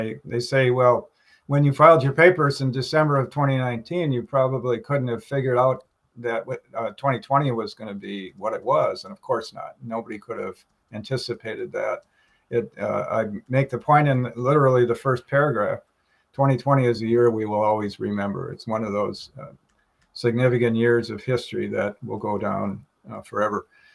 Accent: Wauwatosa, Wisconsin, United States; I was determined to serve my hometown, and I just happened to arrive in the middle of a global pandemic

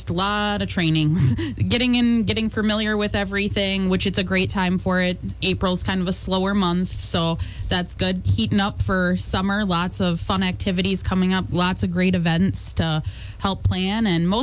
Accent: Wisconsin Rapids, Wisconsin, United States; now in Park Falls, United States; Yeah, so I have lived in Park Falls since 2017. My husband and my dogs and I call it home here. I'm originally from Wisconsin Rapids.

